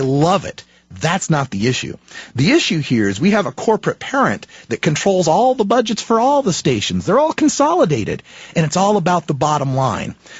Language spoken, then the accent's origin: English; Nampa, Idaho, United States; I'm originally from Idaho. I'm originally from Nampa, Idaho, which is in the conservative county in Idaho.